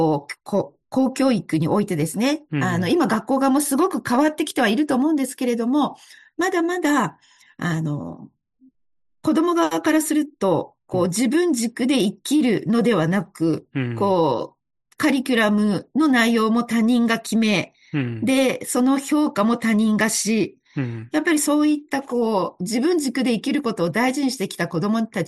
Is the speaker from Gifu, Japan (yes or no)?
yes; Tajimi, Gifu, Japan; 地元の岐阜県多治見市で自分で立ち上げてみようということで